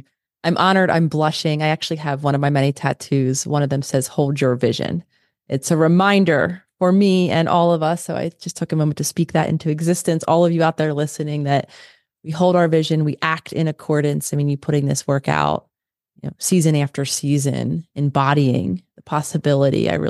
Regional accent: Philadelphia, Pennsylvania, United States; City back to Philadelphia, which is where I'm originally from. So I was able to, you know, live in my hometown, if you will, near my family

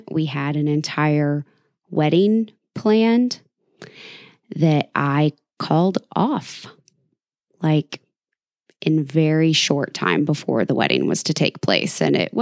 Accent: Sedalia, Missouri, United States; I had him come to my hometown of Sedalia without breaking up with my boyfriend first.

